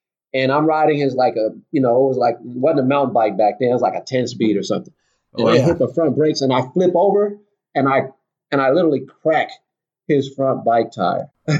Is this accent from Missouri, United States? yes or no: no; Phoenix, Arizona, United States; I grew up in Phoenix, Arizona, and you wouldn't think a lot of ball players would come from there